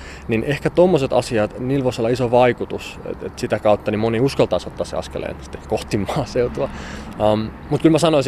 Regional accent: Nurmijärvi, Uusimaa, Finland; No, mä oon Nurmijärveltä tosiaan, Valkeryn pienestä kylästä. En maatilalla kasvanut, mutta molemmat vanhemmat on. Mun kaikki isovanhemmat on ollut maanviljelijöitä alun perin.

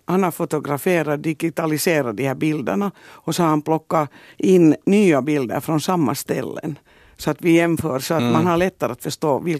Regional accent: Virkby, Uusimaa, Finland; Jag är född i början på 50-talet. Och jag har bott hela min barndom i Virkby.

